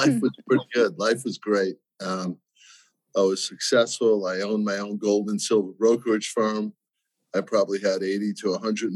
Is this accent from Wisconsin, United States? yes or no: no; New York, United States; So my story is I grew up in New York, worked on Wall Street for many years.